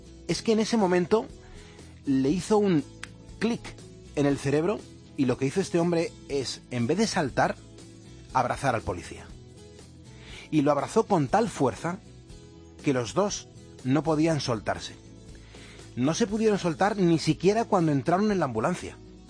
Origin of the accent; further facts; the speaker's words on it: Spain; somos grandes, españoles, con orgullo